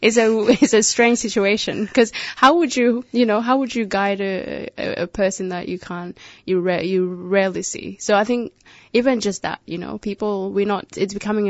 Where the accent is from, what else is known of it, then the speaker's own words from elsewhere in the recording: South Sudan; When I was a child growing up in South Sudan, there was different ways of me being, raised up.